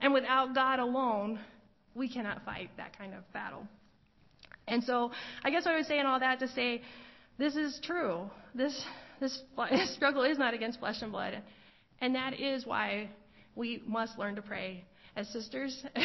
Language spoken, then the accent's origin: English; United States; that in itself didn't really scare me as an American.